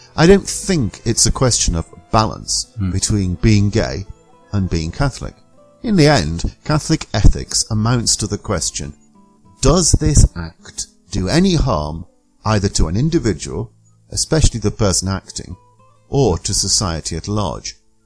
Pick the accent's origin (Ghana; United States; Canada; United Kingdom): United Kingdom; Stoke-on-Trent, West Midlands; born there; I was born in 1958 in Stoke-on-Trent, a city in the middle of England, to working-class parents. My father was a semi-skilled labourer working in the pottery industry. I was brought up as a Protestant, a Methodist specifically, by my mother.